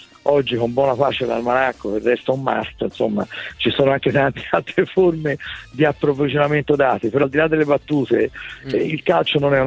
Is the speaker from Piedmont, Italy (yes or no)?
no; Florence, Tuscany, Italy; me l'auguro da fiorentino